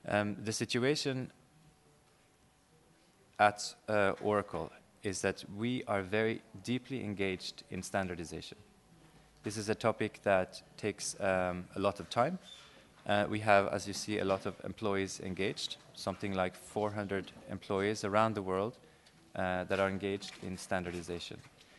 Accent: Norway; English is a second language; I'm Norwegian, so this is also not my my mother tongue

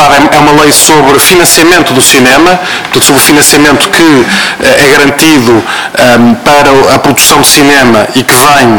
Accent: Portugal; born there; Nasci cá, nasci em Portugal, mas fruto já das migrações ainda pré-União Europeia, do facto do meu pai vir trabalhar para Portugal nos anos 70.

